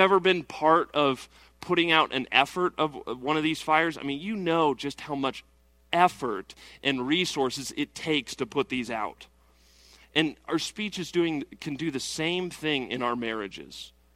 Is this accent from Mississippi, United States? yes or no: no; Colorado, United States; now in Indiana, United States; You know, I'm not originally from Indiana. I'm from Colorado.